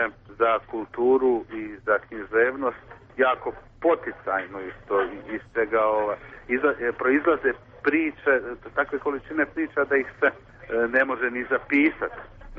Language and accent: Bosnian; Sarajevo, Federation of Bosnia and Herzegovina, Bosnia & Herzegovina; moved away; ja sam odlaskom iz Sarajeva zapravo manje više izgubio mjesto koje bi mogao uopće nazvati